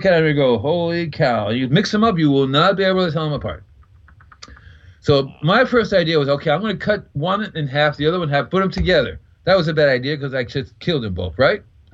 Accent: New York City, New York, United States; I'm New York City boy, so my dad's Cuban, my mother's Puerto Rican, and I'm American.

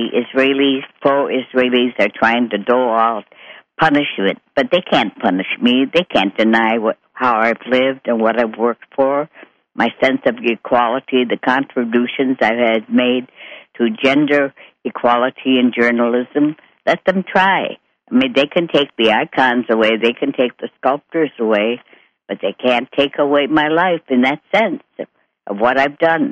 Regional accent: Detroit, Michigan, United States; also born or lived in Winchester, United States; My hometown.

